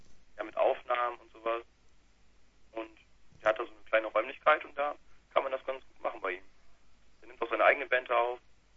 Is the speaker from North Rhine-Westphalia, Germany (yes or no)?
yes; Gummersbach, North Rhine-Westphalia, Germany; Genau, wir kommen aus Gummersbach. Es ist im schönen NRW.